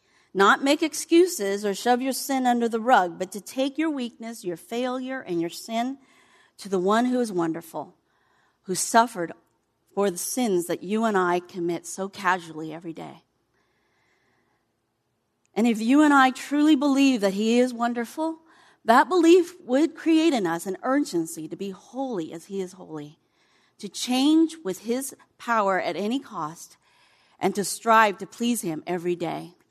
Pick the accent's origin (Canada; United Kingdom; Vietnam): Vietnam; now in United States; You heard from Lauren that I'm from Vietnam. And, you know, how else can you explain how a young girl from Vietnam who had never heard of the name of Jesus Christ can stand before you now